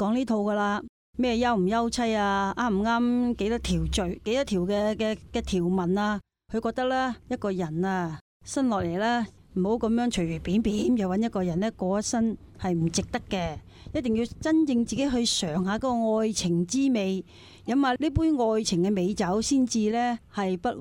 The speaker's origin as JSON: {"language": "Cantonese", "country": "China", "said": "尤其是我哋中国人更加啦"}